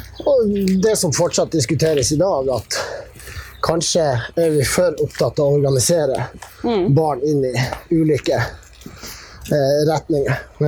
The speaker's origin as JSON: {"language": "Norwegian", "town": "Tromsø", "region": "Troms", "country": "Norway", "tie": "born or raised there", "said": "Jeg vokste opp I Tromsø."}